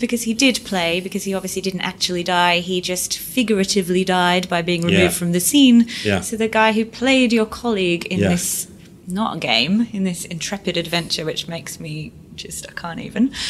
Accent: Yorkshire and the Humber, United Kingdom; I'm from Yorkshire.

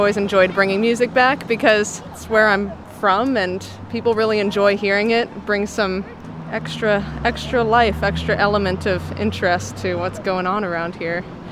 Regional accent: Durham, United States; I'm from Durham. Lived here my whole life. 4 generations of … have lived here.

